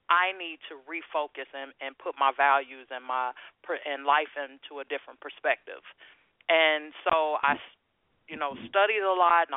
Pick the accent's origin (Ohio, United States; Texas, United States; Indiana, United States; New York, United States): Indiana, United States; Gary; I was born and raised in Gary, Indiana, by the way.